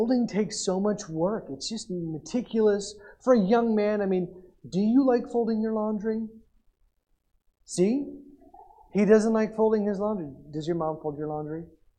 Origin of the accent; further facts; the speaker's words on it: Tulsa, Oklahoma, United States; I grew up in Tulsa, so Brahms is the thing.